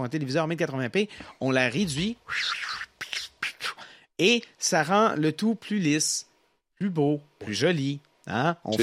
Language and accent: French; Saint-Jérôme, Quebec, Canada; Vous savez, lorsque j'ai grandi à Saint-Germain...